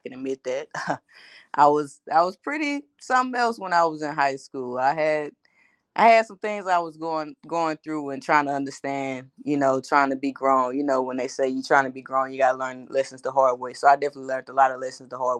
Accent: Lake Charles, Louisiana, United States; also born or lived in Minden, United States; I grew up after being in Minden, Louisiana. I grew up in a town called Lake Charles, Louisiana, where I finished out my high school

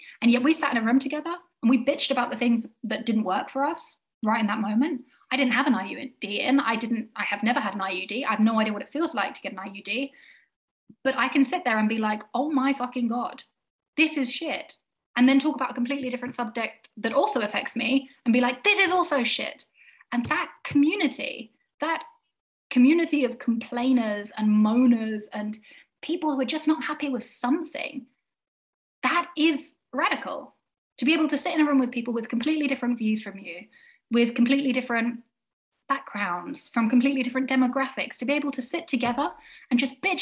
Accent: United Kingdom; How good are we at doing that as British people?

